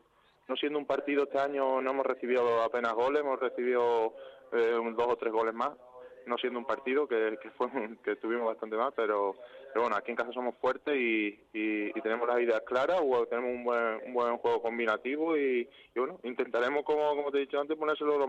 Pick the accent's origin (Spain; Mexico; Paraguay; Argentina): Spain; Montijo, Extremadura; De Montijo.